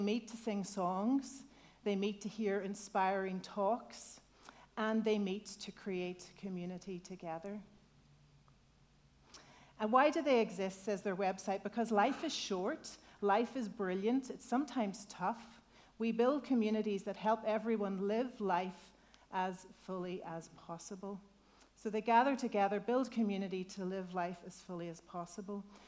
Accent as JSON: {"language": "English", "region": "Northern Ireland", "country": "United Kingdom", "accent": "Northern Irish", "said": "so now you will just have to try to understand my Northern Irish accent."}